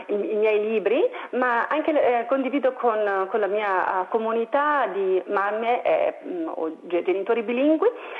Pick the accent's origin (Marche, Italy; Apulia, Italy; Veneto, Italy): Veneto, Italy; Padua; moved away as an adult; also born or lived in England; now in Australia; italiana e vengo da Padova, però sono ormai 15 anni che abbiamo lasciato l'Italia, io e mio marito, e veniamo dall'Inghilterra, esattamente. Siamo qui in Australia da 6 anni oramai